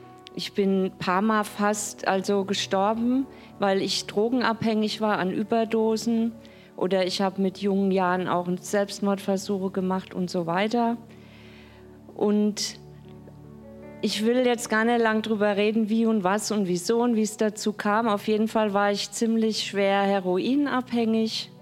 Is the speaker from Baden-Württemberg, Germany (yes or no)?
no; Kitzingen, Bavaria, Germany; Ich komme aus Kitzing in der Nähe von Würzburg.